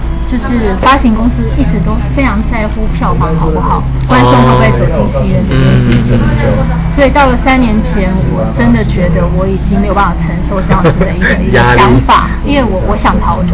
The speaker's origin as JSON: {"language": "Chinese", "region": "Kumamoto", "country": "Japan", "tie": "born or raised there", "second_language": "Chinese", "lives_now": "Tokyo, Japan", "said": "所以我一年三分之一都在我的故乡熊本县，然后创作"}